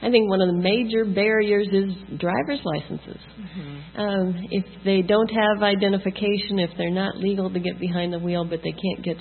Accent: Hutchinson, Kansas, United States; I come from Hutchinson, Kansas, and that community has the Hispanics.

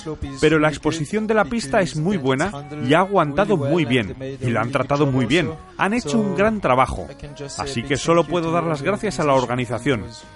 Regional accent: France; Spanish is a second language; Yo soy francés

